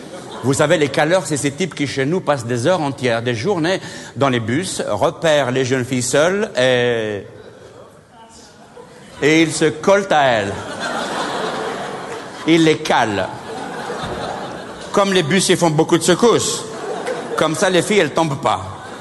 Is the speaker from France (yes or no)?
no; Algeria; Vous savez que chez nous en Algérie, les murs, c'est des centres culturels.